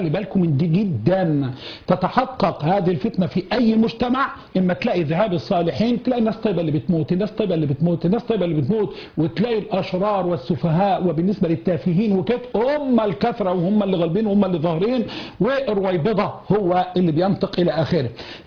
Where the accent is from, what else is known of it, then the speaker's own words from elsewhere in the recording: Egypt; بلهجتنا المصرية